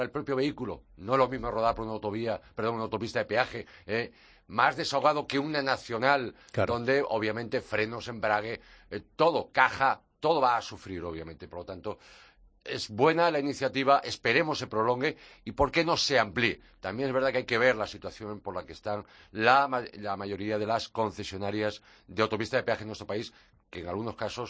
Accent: Galicia, Spain; La AP9 Vigo, en la frontera portuguesa, en mi tierra

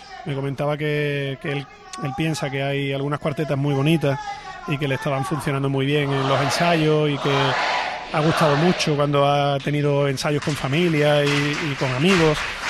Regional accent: Cádiz, Andalusia, Spain; a todos los que somos gaditanos y sentimos esta tierra en nuestro interior desde nuestra cuna, y hemos estado algún que otro tiempo alejados de ella por estudios, por familia, por trabajo.

